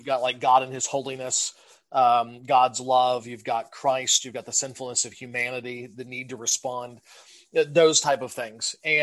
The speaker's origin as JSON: {"language": "English", "region": "Ohio", "country": "United States", "also_born_or_lived": "Michigan", "said": "I'm originally from Southern Ohio, pastored in Michigan for about 13 and a half years"}